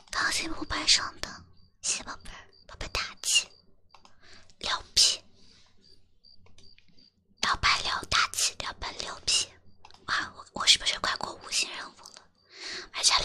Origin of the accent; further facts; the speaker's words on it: Xiangyang, Hubei, China; 因为我老家不是在湖北襄阳吗